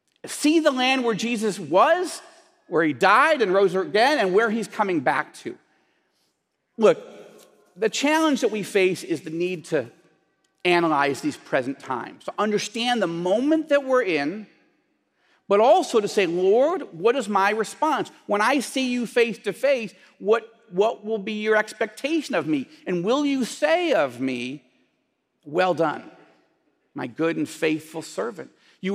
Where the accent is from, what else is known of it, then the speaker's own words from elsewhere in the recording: Jerusalem, Jerusalem District, Israel; But I'm from Jerusalem, so I say come. Come and see it. Step into the story.